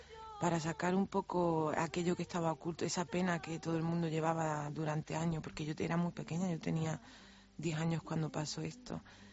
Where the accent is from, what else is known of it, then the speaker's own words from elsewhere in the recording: Andalusia, Spain; yo soy de Andalucía, como tú te puedes dar cuenta.